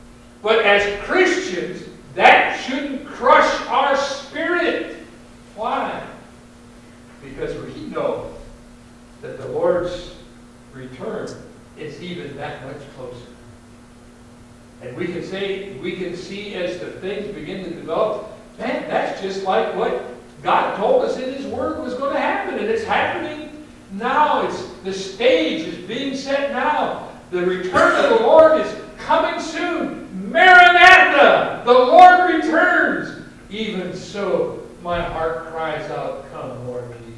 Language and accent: English; United States; born there; I'm grateful that I was born in America. I'm grateful for the heritage that I have.